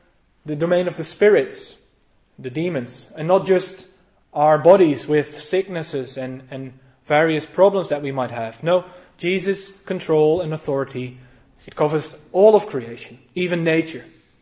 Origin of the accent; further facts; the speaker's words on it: Netherlands; I grew up in the Netherlands